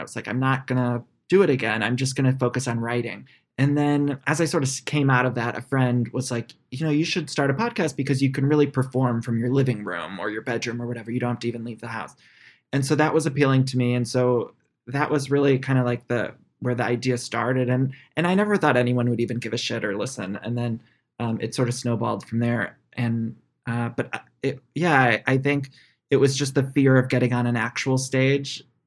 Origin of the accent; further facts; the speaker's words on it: Ohio, United States; I was Ohio.